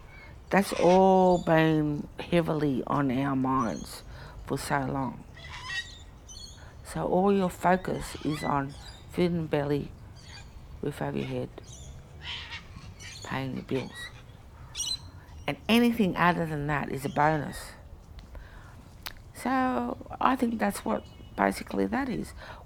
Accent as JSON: {"language": "English", "region": "New South Wales", "country": "Australia", "tie": "born there", "said": "I'm a Nyiampa woman and I was born on Gadigal land."}